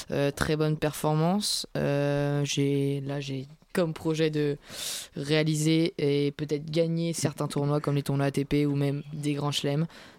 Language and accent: French; France; je suis français, j'ai joué une ou deux fois pour l'équipe de France